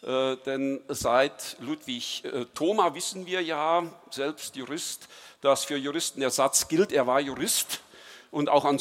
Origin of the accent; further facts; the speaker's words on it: Saarbrücken, Saarland, Germany; was verbindet eigentlich meine Heimat, das Saarland, Saarbrücken mit Dortmund?